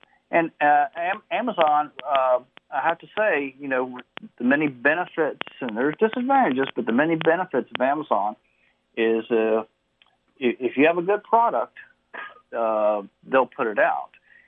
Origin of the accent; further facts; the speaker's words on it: Martinsburg, West Virginia, United States; I grew up in Martinsburg, outside of Martinsburg.